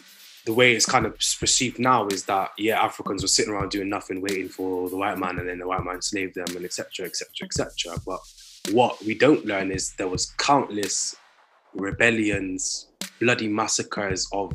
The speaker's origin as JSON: {"language": "English", "town": "Bristol", "region": "South West England", "country": "United Kingdom", "tie": "born or raised there", "said": "Yeah, I lived it all of my life. I went to Birmingham for 2 years when I was 18 to study music business at Birmingham City University, where I graduated with a BA honours. And then I moved back here."}